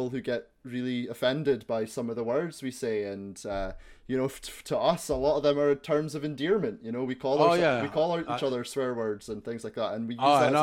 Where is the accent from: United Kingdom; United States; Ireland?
United Kingdom; Scotland; So like, as a Scotsman, I'm pretty used to being portrayed in the media in a certain way, and to Scottish people being portrayed in the medi